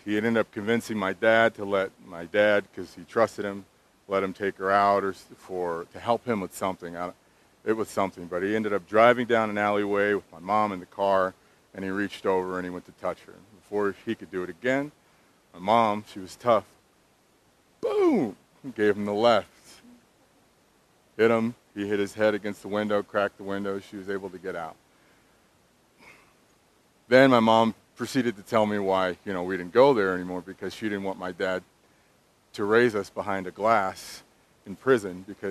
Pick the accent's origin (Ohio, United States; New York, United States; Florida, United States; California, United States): California, United States; Compton; born there; I was born in Compton in a family of 10, number 3 of 8 siblings.